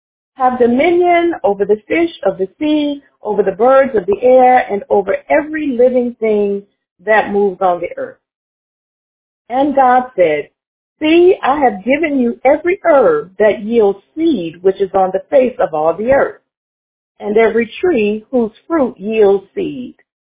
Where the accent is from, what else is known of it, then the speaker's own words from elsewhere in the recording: New Orleans, Louisiana, United States; Prophetess mentioned in my bio that I'm from New Orleans originally